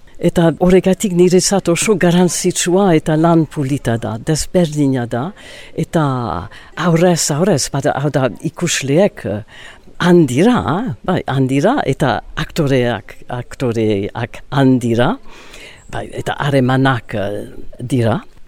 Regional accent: Ciboure, Nouvelle-Aquitaine, France; Basque is a second language; also born or lived in New York, United States; Eta, New Yorken jaio nintzen, baina txikitan zibururra. Joan nintzen, burasoekin, eta haiek Ziburun bizi ziren, urte asko, amar urte, gutxikora bera, eta Ziburuko eskolara joan nintzen, eta gero Amerikara itzuli ginen, eta gero Londresara joan nintzen

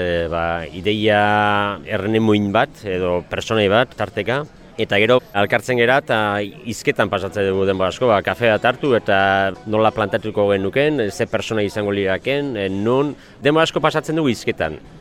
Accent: Zarautz, Basque Country, Spain; ni Zarauztarra naiz

